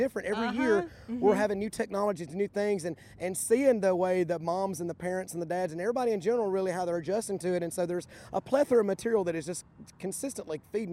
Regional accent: Southside, Alabama, United States; grew up in a little community called Southside, Alabama. It was a river, okay. little riverside community there on the Coosa River.

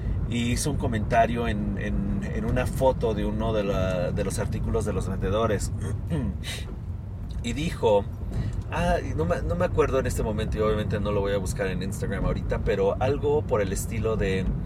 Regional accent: Mexico; now in United States; yo soy de México

